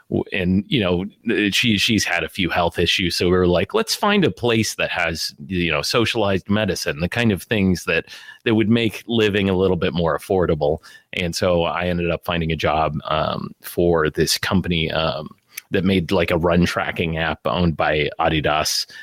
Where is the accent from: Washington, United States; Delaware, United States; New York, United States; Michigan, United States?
Washington, United States; Well, so we're both from Washington area. Okay. So Washington State.